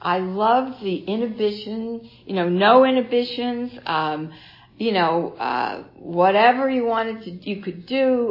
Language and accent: English; New Jersey, United States; don't get to be too friendly with me because I was from New Jersey and we were wild people who drank a lot.